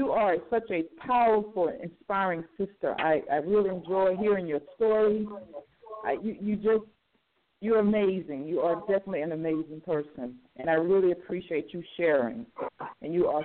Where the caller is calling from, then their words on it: Newborn, Georgia, United States; I'm calling from Newborn, Georgia.